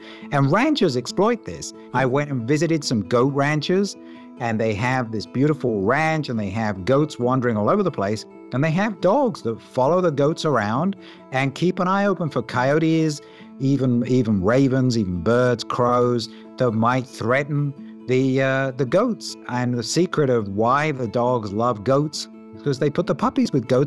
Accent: United Kingdom; I'm British, we're not perhaps the most emotionally expressive people at the best of times

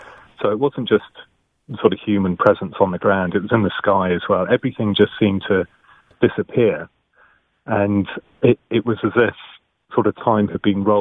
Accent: South East England, United Kingdom; I grew up in the New Forest, and but I haven't lived there for many years.

